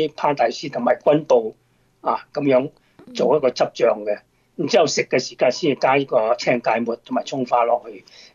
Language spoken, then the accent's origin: Cantonese; China; 我哋中國人係叫涼拌麵啦